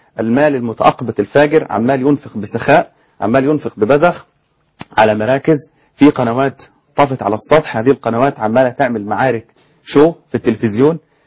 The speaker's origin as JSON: {"language": "Arabic", "country": "Egypt", "said": "وطبعا احنا شعرنا كمصريين عموما"}